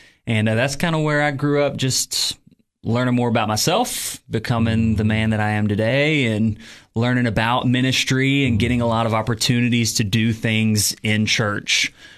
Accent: Covington, Tennessee, United States; also born or lived in St. Louis, Missouri; And then my family moved to Tennessee, way west Tennessee, a small little town called Covington. And so my family, I grew up

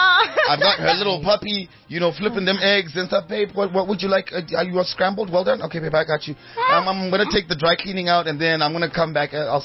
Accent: Zimbabwe; I'm from Zimbabwe

